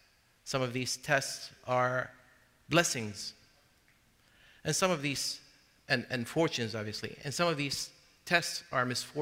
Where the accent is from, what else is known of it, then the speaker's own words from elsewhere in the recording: United States; And obviously here, as American Muslims, as taxpayers, there's that added responsibility, that added sense of guilt.